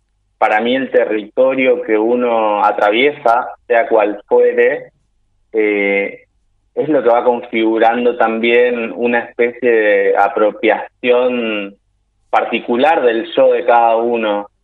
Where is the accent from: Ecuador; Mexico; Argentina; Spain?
Argentina; Tostado, Santa Fe; born there; Sí, soy nacido acá en Tostado.